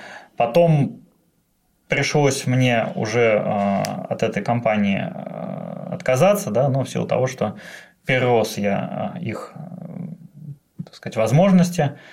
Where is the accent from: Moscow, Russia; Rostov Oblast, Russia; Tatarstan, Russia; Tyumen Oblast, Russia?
Tatarstan, Russia; Kazan; also born or lived in Saratov; now in London, United Kingdom; Я родился в Саратове, вырос в Казани, а сейчас живу в Лондоне.